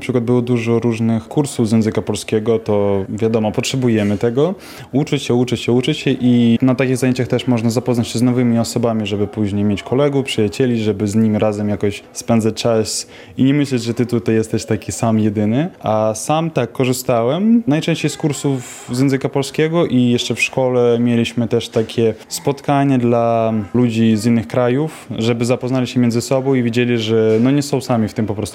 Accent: Ukraine; Polish is a second language; now in Poland; W klasie tak, jestem jedynym Ukraińcem

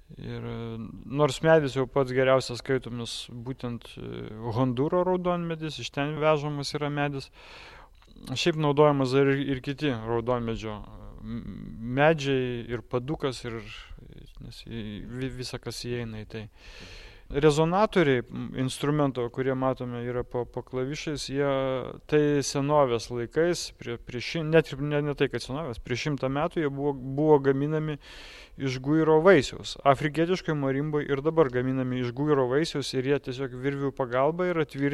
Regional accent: Ukmergė, Vilnius County, Lithuania; norėjau iš tikrųjų pabėgti iš Ukmergės. Ir pabėgau iš Ukmergės su šio instrumentu

